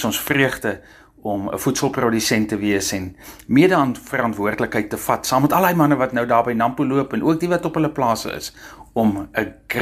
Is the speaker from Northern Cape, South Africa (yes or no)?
yes; Northern Cape, South Africa; Nou ek is die boer van Nooit Gedag, hier boer ons met Dorper Stoet. En ek is die vierde generasie of die vierde … wat die voorreg het om op hierdie plaas te boer.